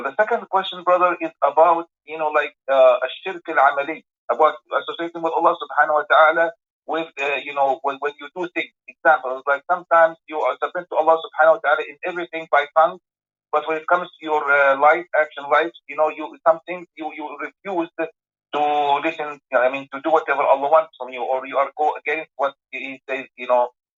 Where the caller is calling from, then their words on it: New York, United States; We are here from New York. We are calling you and we are seeing you on the screen